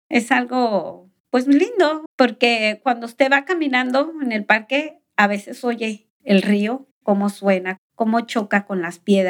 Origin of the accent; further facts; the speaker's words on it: Mexico City, Mexico; yo me crié en algo, en la Ciudad de México, pues hay muy pocos árboles, pero frecuentemente en todas las vacaciones íbamos al pueblo de mi papá, que es el estado de Guerrero y tiene huertas. Entonces nos criamos con mucha naturaleza